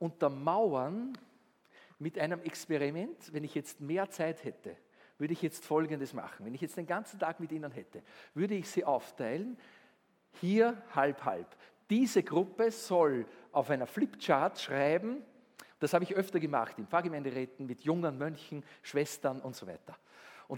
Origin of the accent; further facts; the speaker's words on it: Linz, Upper Austria, Austria; Die Jesuiten sind aus Linz, meiner Heimatstadt, weggegangen.